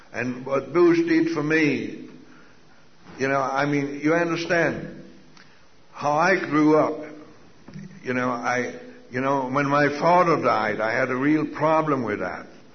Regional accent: Sweden; moved away as an adult; now in United States; we came over here from Sweden in 1948.

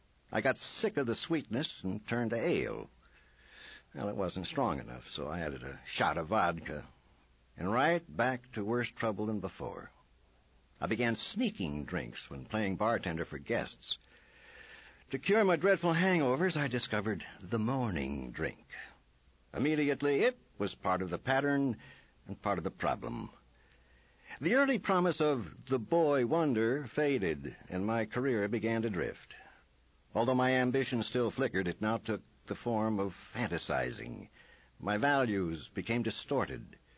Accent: Kansas, United States; I was raised in Kansas, the only child of loving parents who just drank socially. We moved frequently.

